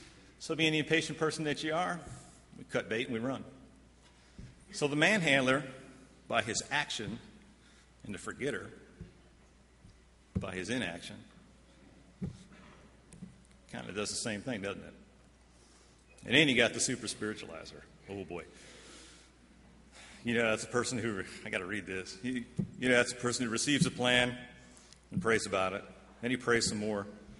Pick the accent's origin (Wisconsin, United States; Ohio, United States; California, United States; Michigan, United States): Michigan, United States; I came from Michigan down to Texas.